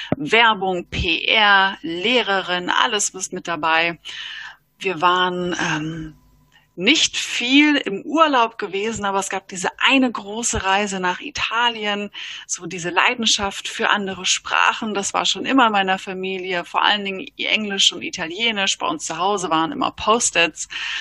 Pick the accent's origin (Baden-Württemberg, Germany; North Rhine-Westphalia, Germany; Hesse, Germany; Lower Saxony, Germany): Hesse, Germany; Ich komme aus der Nähe von schönen Wiesbaden in Hessen und ich bin mit drei ganz tollen Schwestern aufgewachsen.